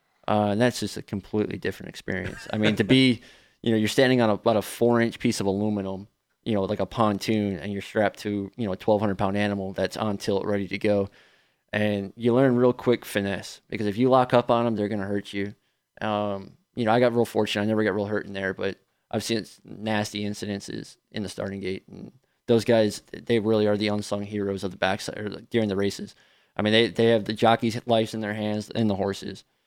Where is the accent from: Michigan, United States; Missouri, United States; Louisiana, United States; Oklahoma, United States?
Oklahoma, United States; Edmond; born there; Actually, I wasn't. In fact, I was born in Edmond, Oklahoma, which is right outside Remington Park.